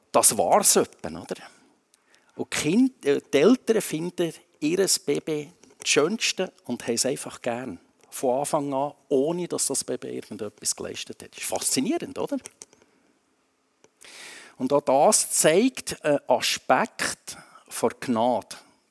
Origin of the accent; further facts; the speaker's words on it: Grindelwald, Bern, Switzerland; Ich bin in Grindelwald aufgewachsen, in einem Dorf, das man einander kennt.